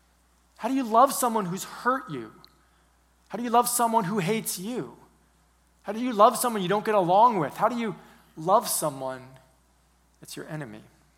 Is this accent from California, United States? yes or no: yes; California, United States; now in Texas, United States; Here we are, Californians in Texas, because that's another part of my identity. I'm a Californian.